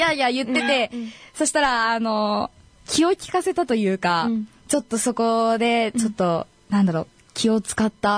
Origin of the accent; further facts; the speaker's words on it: Omura, Nagasaki, Japan; 私の実家のある長崎県の大村市から、長崎市まで